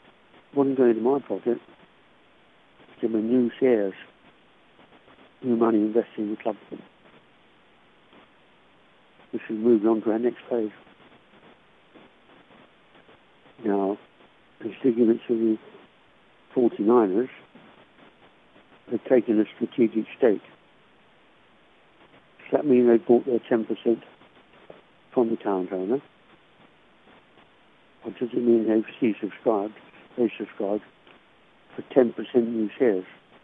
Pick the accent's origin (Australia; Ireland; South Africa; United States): Australia; Sorry I'm telling you Chelsea-based story, but I'm an Australian man.